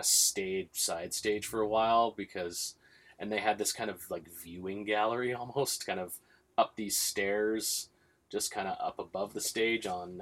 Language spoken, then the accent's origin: English; Vancouver, British Columbia, Canada; I'm Canadian. I'm from Vancouver, and I'm in Switzerland